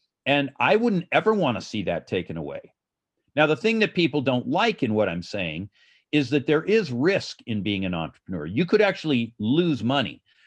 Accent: Los Angeles, California, United States; I can also think of Tom Bradley of Los Angeles, my hometown.

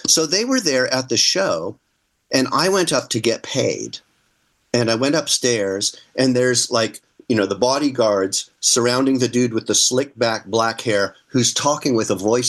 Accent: California, United States; So hence, I grew up in California.

